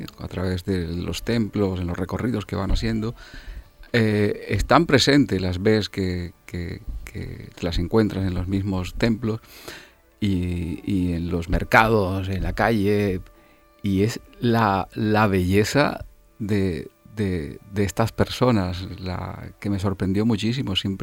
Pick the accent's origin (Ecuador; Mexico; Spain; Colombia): Colombia; born there; yo nací en Colombia y en Sudamérica y había visto pobreza y había visto miseria